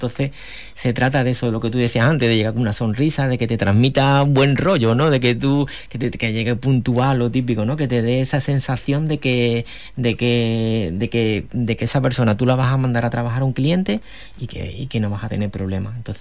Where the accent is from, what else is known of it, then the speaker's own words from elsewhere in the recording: Huelva, Andalusia, Spain; ya que estamos en Huelva, somos de Huelva